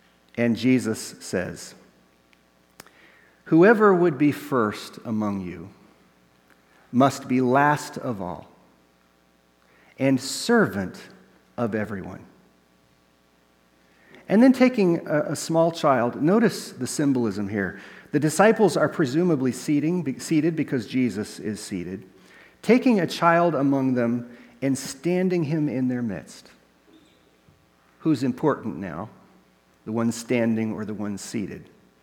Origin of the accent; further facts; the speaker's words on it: United States; I mean, I'm an American.